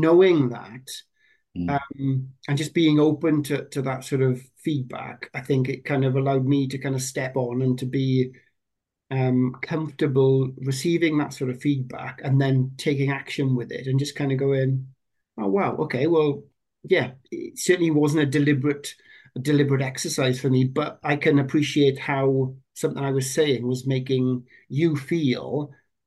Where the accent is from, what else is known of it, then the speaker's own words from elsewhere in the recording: Wales, United Kingdom; I came from the Welsh Valleys, and we had very little diverse culture where I came from.